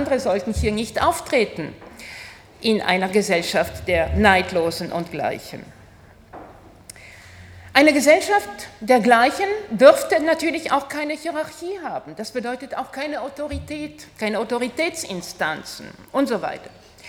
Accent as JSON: {"language": "German", "country": "Poland", "also_born_or_lived": "Russia", "said": "Ich komme aus Polen, bin aber auch in Russland zum Teil aufgewachsen"}